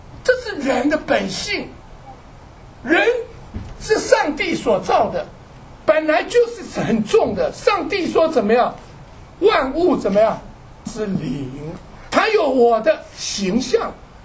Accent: Douliu, Yunlin County, Taiwan; also born or lived in Dounan; 乡下地方长大的，本来就很乡下。那么我从我爸爸当我六岁的时候，六岁大概小学一年级搬家，就把搬到从一个小镇的叫斗南，台湾一个小斗南，搬到斗六。

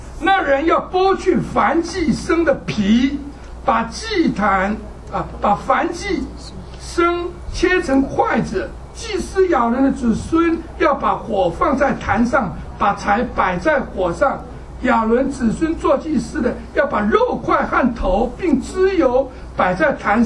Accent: China; 你知道我们中国人还喜欢吃脖子好像啊

